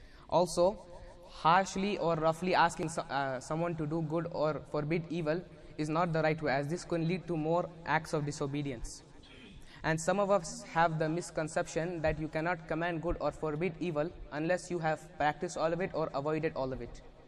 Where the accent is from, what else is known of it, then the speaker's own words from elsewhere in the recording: Nebraska, United States; I am 14 years old and I am from Nebraska.